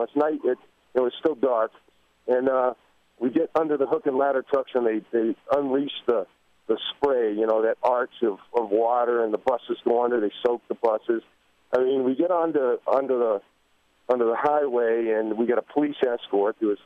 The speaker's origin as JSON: {"language": "English", "town": "Boston", "region": "Massachusetts", "country": "United States", "said": "You know, I'm from Boston, and I'm a Red Sox guy."}